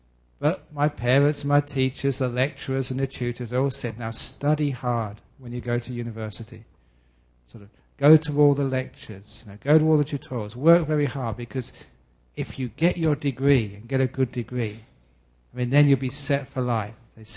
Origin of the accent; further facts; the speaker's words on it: London, United Kingdom; My early life growing up in London, going to school.